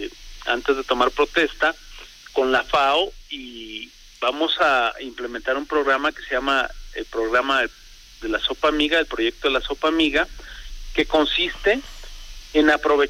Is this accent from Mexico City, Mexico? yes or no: no; State of Mexico, Mexico; born there; yo soy mexiquense por nacimiento.